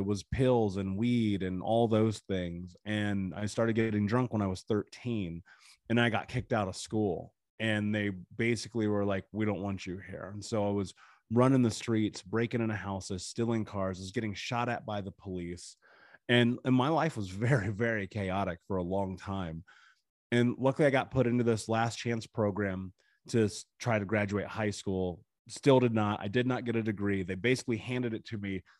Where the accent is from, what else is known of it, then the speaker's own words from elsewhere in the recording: United States; You know, I grew up in America.